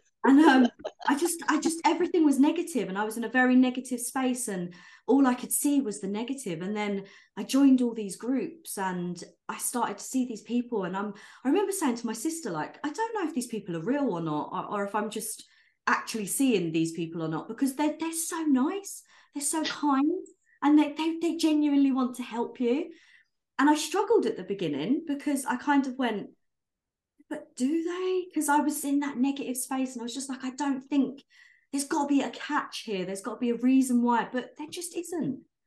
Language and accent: English; United Kingdom; they say that my books are very British. I never thought that before. Because I'm just reading them as a British person.